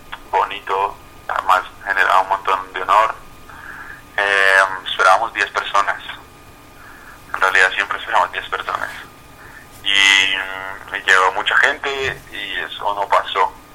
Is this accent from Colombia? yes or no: yes; Bogotá, Colombia; Venimos de Bogotá, Colombia.